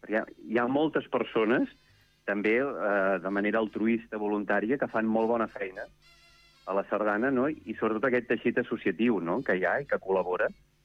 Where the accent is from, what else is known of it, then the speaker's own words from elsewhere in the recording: Catalonia, Spain; ja de petita a l'Empordà, a Barcelona també amb els meus pares